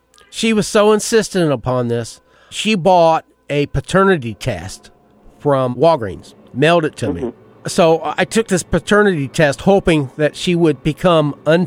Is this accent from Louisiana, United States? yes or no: no; Indianapolis, Indiana, United States; I'm pretty well convinced that I was raised in Indianapolis and that I went to a Catholic school.